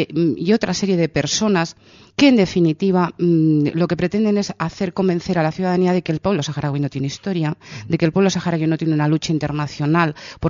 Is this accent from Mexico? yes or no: no; Spain; nosotros tenemos como españoles una responsabilidad con el tema saharaui